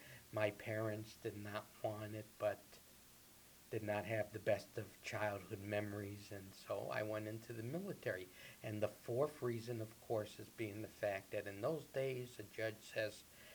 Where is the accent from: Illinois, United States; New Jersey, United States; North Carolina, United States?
Illinois, United States; Chicago; also born or lived in North Tonawanda, New York; the North Tonawanda is a suburb of Buffalo. I was born there, however, I was raised in the Chicago area.